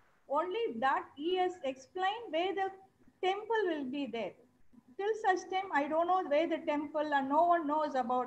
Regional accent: Chennai, Tamil Nadu, India; English is a second language; as well. I am from Chennai.

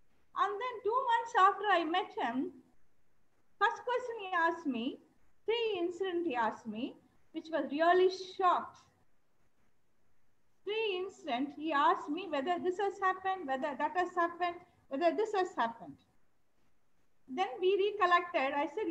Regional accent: Chennai, Tamil Nadu, India; English is a second language; as well. I am from Chennai.

